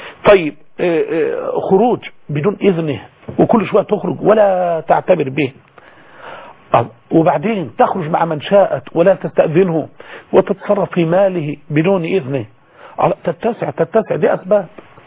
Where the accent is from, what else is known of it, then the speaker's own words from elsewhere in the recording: Egypt; عندنا في مصر